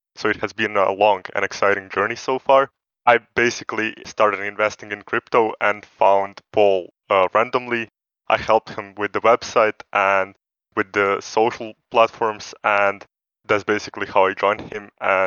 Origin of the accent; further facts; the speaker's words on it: Croatia; I'm the team's youngest team member, and I'm coming from Croatia.